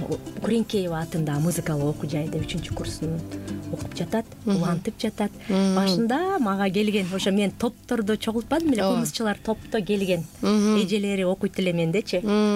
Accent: Özgön, Osh Region, Kyrgyzstan; Мен өзү өзгөн шаарында, ошо Мырзаке айылында чоңойгонмун.

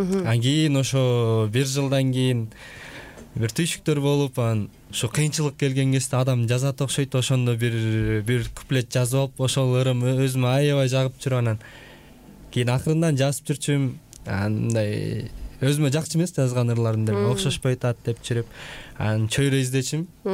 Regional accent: Kögöy, Naryn Region, Kyrgyzstan; Мен Нарын областына караштуу Жумгал районунун Көгөй деген айылында туулгам. Жумгалда өсүп чоңойгом.

